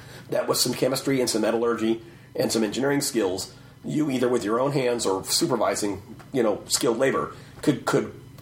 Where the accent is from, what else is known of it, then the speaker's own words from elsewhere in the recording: Taiwan; Yeah, I was born in Taiwan and went through my grade school years there.